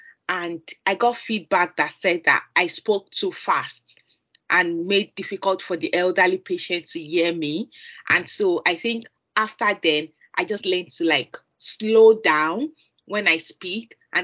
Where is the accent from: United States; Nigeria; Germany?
Nigeria; English is a second language; moved away as an adult; now in United Kingdom; I grew up in Nigeria, had my medical education there. I had practiced in Nigeria as a doctor for about 6 years. And then I migrated to the UK last year. That was in 2021.